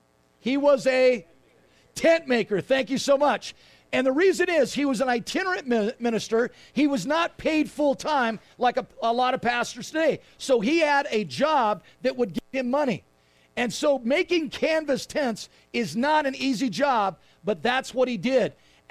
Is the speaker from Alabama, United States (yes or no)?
no; Laguna Beach, California, United States; I grew up in Laguna Beach in the canyon. We had about an acre of land and we had fruit trees.